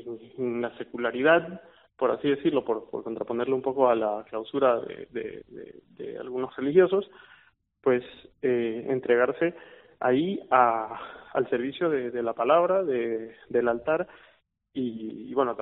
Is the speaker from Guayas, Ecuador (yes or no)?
yes; Guayaquil, Guayas, Ecuador; also born or lived in Pamplona, Spain; yo soy de Guayaquil, de Ecuador, pero yo vivía en Pamplona